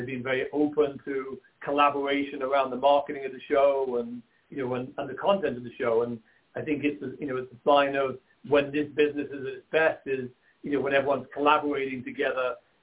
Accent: United Kingdom; now in United States; being a Brit who sort of moved to America in 98 for a one-year experiment that now is, you know, 25 years on and four kids

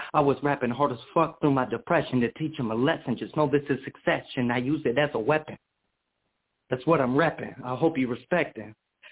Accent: Washington, United States; now in Texas, United States; I'm from Washington State originally, but I've been in Texas since 2006.

